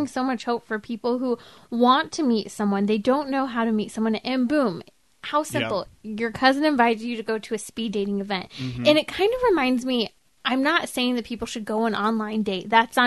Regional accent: California, United States; But this is my home state, California.

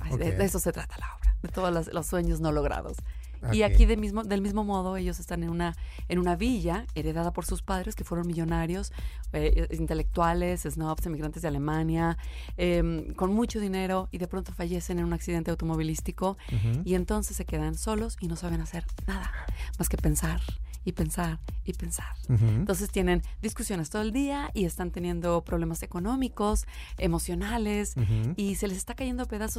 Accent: Mexico; Y como mexicanos, pasa lo mismo.

